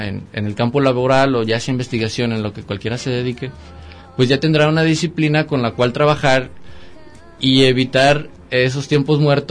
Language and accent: Spanish; Mexico; Muestra la calidez que tenemos como mexicanos.